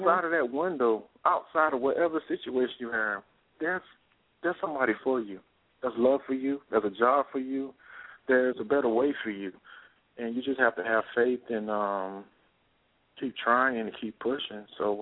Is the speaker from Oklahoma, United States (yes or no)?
no; Atlanta, Georgia, United States; born there; Well, I was born in Atlanta, Georgia, is where I reside.